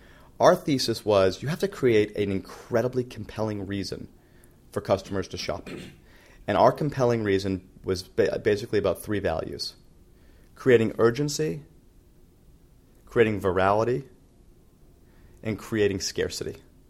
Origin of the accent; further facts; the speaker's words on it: Boston, Massachusetts, United States; I was born and bred in Boston. Some say I'm a sheltered human being because I've never really left Boston.